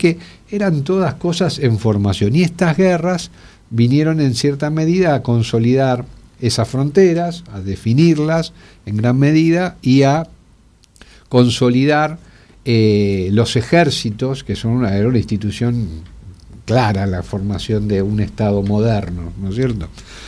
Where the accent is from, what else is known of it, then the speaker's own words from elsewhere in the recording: Argentina; a nosotros digamos, como argentinos, nos falta mucho profundizar el conocimiento de la historia de Sudamérica